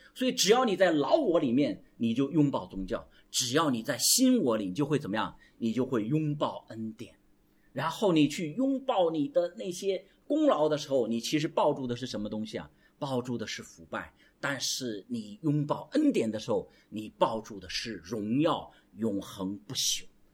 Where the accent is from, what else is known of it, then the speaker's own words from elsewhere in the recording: China; 所以我们中国人其实有些所谓的成语是